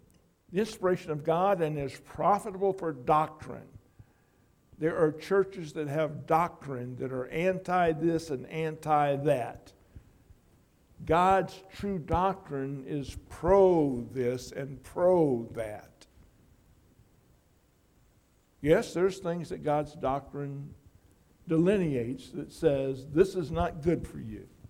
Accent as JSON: {"language": "English", "region": "Mississippi", "country": "United States", "tie": "born there", "also_born_or_lived": "Wisconsin / Illinois", "said": "my language is broken up between Mississippi in Wisconsin and Illinois. I was born in Mississippi, but I've lived more in the north than I have in the south."}